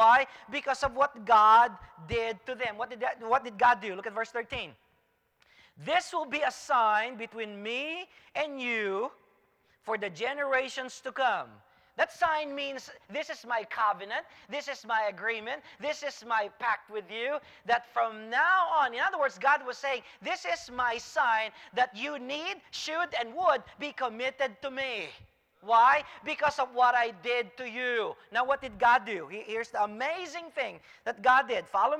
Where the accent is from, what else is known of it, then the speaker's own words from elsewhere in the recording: Philippines; English is a second language; Why? I'm Filipino. It didn't matter. That's not my first language anyways.